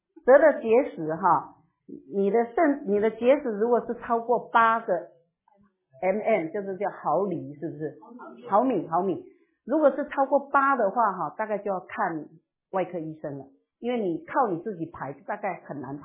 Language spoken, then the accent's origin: Chinese; China; now in United States; 因为我们中国人那个四菜一汤其实非常均衡。我记得我小时候我们家都是四菜一汤，很均衡的。可是我们现在住在美国了